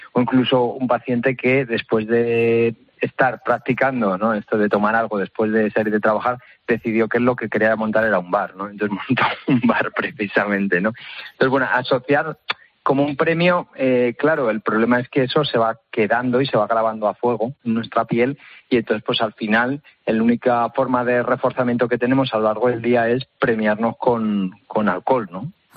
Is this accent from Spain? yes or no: yes; Spain; o que se espera de mí como español medio, ¿no?